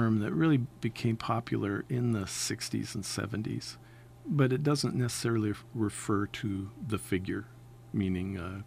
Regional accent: Glenrose Prairie, Washington, United States; You know, I grew up in Glenrose Prairie, and I hardly recognize it now.

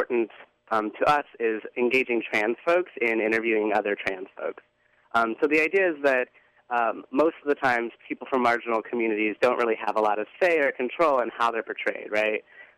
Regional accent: the South, United States; Like, I come from a military family. I grew up in the South. My mom's a Southern Baptist.

